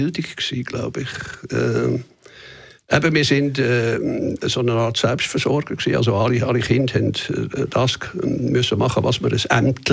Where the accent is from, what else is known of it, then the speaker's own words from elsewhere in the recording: Beromünster, Lucerne, Switzerland; Also ich bin in Beromünster aufgewachsen, das ist kleine Flecken im Luzerner Land.